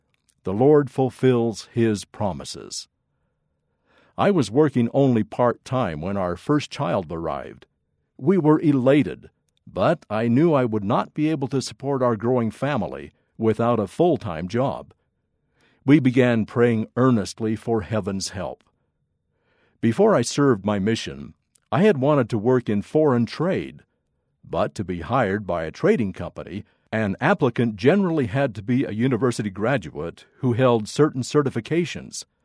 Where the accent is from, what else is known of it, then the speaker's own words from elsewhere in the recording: Matsumoto, Nagano, Japan; I attended a church activity in my hometown of Matsumoto City.